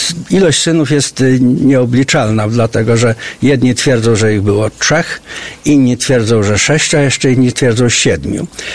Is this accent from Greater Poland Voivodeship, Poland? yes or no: no; Toruń, Kuyavian-Pomeranian Voivodeship, Poland; born there; Ponieważ był w pułku toruńskim, więc ja się urodziłem w Toruniu.